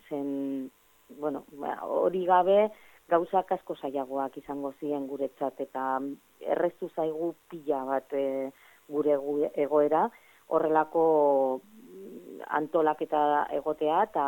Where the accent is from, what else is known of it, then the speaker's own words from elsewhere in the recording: Trintxerpe, Basque Country, Spain; born there; ni printzerpen jaio nintzen, bai?